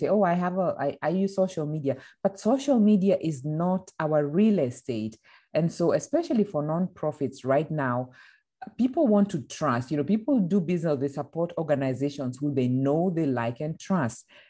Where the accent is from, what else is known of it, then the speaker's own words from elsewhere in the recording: Kenya; moved away as an adult; now in Germany; So on a personal level, I'm born and raised in Kenya, East Africa, as you mentioned. And I've been living in Germany. Well, I've been based in Europe for the last 20 years.